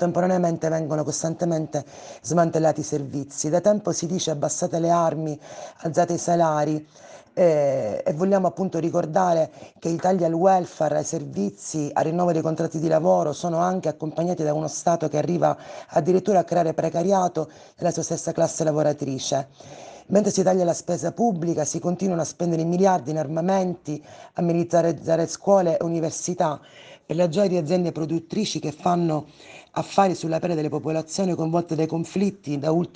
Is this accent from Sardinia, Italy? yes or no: no; Sicily, Italy; In particolare come siciliani assistiamo a che cosa significhi vivere in una terra